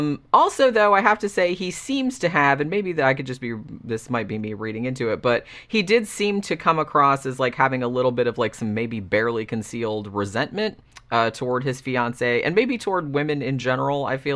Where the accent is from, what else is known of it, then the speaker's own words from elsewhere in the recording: United States; me being American and having like a different, you know, cadence or like a different way of talking.